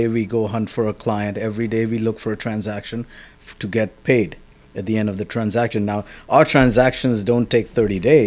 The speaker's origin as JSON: {"language": "English", "country": "India", "lives_now": "United States", "said": "because, you know, I came from India and I had never bought a property."}